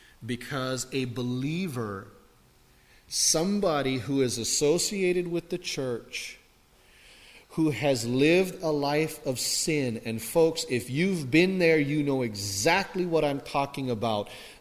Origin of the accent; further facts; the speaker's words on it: Anahola, Hawaii, United States; You know when I learned that verse growing up in Anahola on Kauai? Because it's on the east side of Kauai, we get lots of rain.